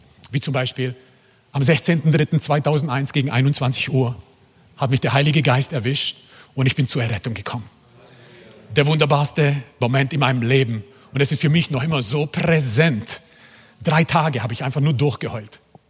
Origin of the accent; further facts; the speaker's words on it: Croatia; German is a second language; Ich bin Kroate, aber mit einem Deutschen verheiratet.